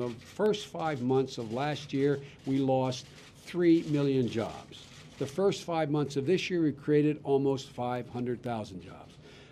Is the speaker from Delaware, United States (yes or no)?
yes; Claymont, Delaware, United States; the kitchen table I grew up in Claymont, Delaware